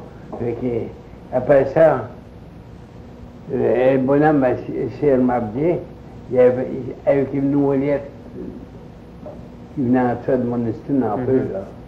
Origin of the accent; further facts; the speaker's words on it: Fort Kent, Maine, United States; Fort Kent.